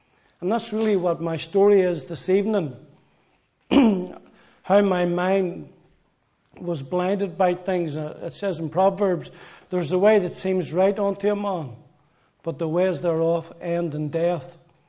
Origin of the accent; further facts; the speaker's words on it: Belfast, Northern Ireland, United Kingdom; now in Manchester, United Kingdom; I come from Belfast, Northern Ireland, and I grew up as a boy there. I was only 12 or 13 or so when the Troubles began.